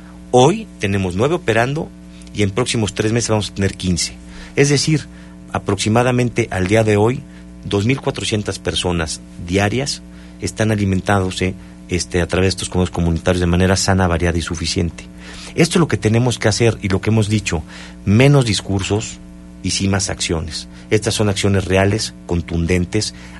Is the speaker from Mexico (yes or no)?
yes; Mexico; porque tú y yo somos mexicanos